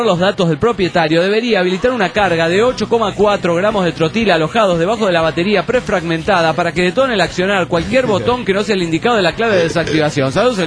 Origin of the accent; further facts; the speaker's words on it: Argentina; moved away; Me fui de Argentina